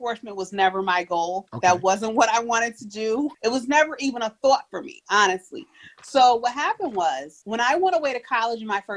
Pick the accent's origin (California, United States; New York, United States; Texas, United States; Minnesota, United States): New York, United States; Albany; I was born in Albany, New York, raised in Albany, New York, and I currently live in Albany, New York. I graduated from Albany High School.